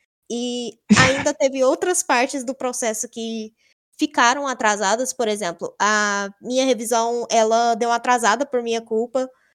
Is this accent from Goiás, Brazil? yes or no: yes; Goiânia, Goiás, Brazil; eu sou de Goiânia, Goiás. Eu tenho 22 anos